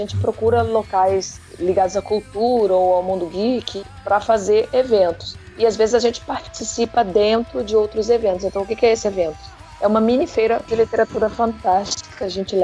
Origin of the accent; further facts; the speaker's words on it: Rio de Janeiro, Brazil; E eu sou do Rio de Janeiro, então os eventos do Rio de Janeiro eu costumo participar